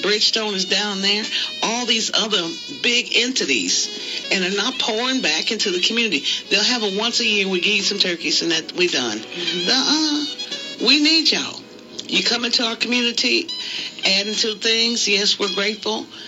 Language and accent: English; Kansas City, United States; now in Los Angeles, United States; because I'm not originally from here, okay? I'm from the Midwest, from Kansas City.